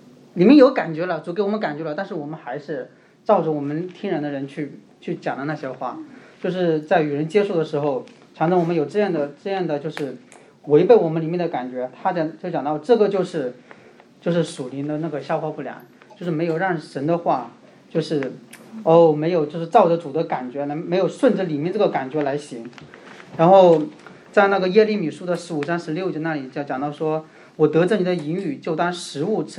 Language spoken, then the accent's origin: Chinese; China; 觉得我们中国人对吃是非常的讲究的